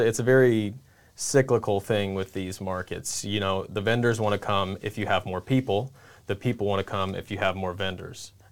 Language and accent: English; Kearney, Nebraska, United States; Yeah, so I'm born and raised in Kearney. I've lived all over the last couple years, and when I moved back